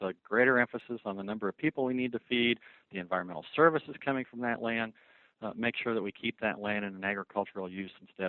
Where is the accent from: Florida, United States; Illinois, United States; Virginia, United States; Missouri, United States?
Illinois, United States; As you know, I'm actually from Central Illinois. I'm still very much involved in the family farming operation just outside of Bloomington, Illinois.